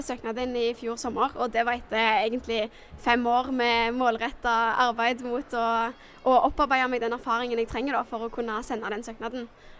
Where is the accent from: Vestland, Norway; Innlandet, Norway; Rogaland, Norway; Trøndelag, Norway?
Rogaland, Norway; Hjelmeland; Jeg kommer fra en liten plass eller en liten kommune som heter Hjelmeland. Det for så vidt en stor kommune I areal, men ikke så mange som bor der. Ja. Den ligger litt nord for Stavanger.